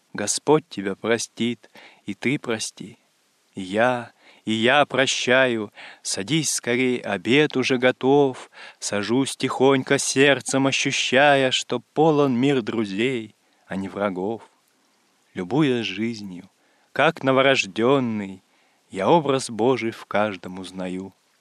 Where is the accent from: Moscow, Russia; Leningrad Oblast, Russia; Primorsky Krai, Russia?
Leningrad Oblast, Russia; Lodeynoye Pole; Во-первых, конечно же, это моя малая родина, о которой мы как раз беседовали в прошлой нашей передаче. Это земля Пресвирья, город Лодейное поле.